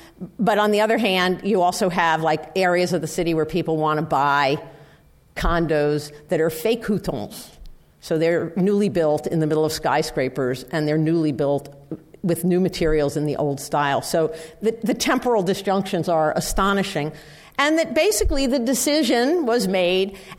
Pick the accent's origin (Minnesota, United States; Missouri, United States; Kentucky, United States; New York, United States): New York, United States; Now, again, like I said, I'm a New Yorker, and I'm like, ugh.